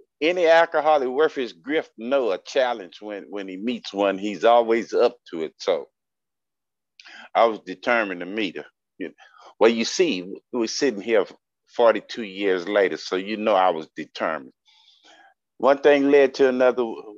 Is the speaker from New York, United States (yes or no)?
no; Texas, United States; also born or lived in Houston; I'm from South Texas, a little town in South Texas, about 100 miles from the border. And I moved to Houston